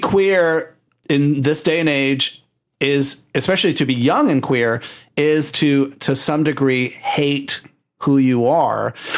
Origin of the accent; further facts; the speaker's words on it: Puerto Rico; English is a second language; they find out that I speak Spanish and I'm from Puerto Rico, sometimes they reject me because of that.